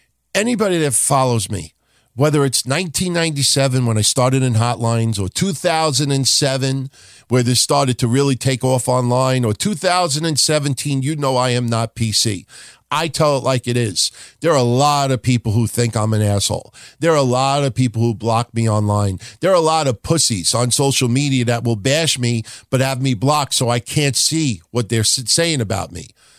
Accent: New York City, New York, United States; I'll also root for the Yankees if the Mets aren't in it because I'm a New Yorker through and through.

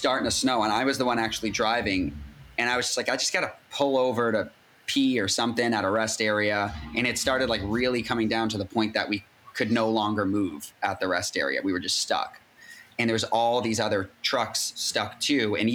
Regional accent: Boston, Massachusetts, United States; And we're from Boston.

